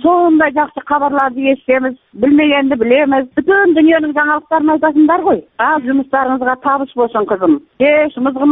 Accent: Kazakhstan; Men Qozog'istondanman o'zim.

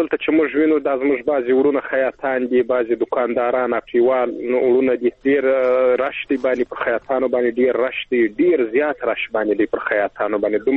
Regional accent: Helmand, Afghanistan; د هلمند نړۍ کې وله ده

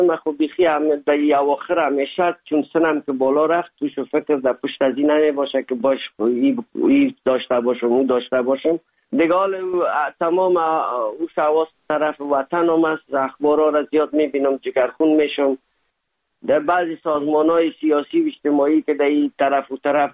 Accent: Afghanistan; now in Germany; دوری یک از افغانستان بر آمدیم تا آلمان رسیدیم

